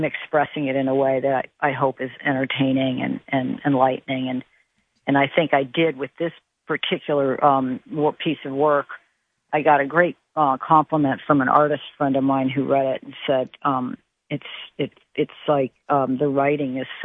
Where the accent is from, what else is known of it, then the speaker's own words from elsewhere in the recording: Chicago, Illinois, United States; Chicago is my hometown. I'm absolutely thrilled to be leaving.